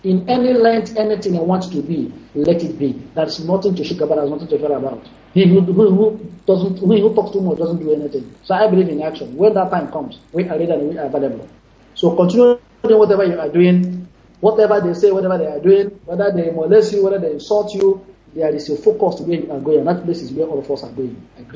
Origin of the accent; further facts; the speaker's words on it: Awamama, Imo, Nigeria; now in Dakar, Senegal; I'm from Awamama in Imo State.